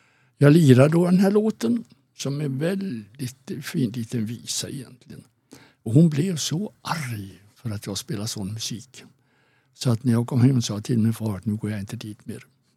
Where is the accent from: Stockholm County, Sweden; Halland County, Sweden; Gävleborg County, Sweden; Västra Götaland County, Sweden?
Västra Götaland County, Sweden; Skövde; Jo, jag föddes i Skövde som är i Västergötland.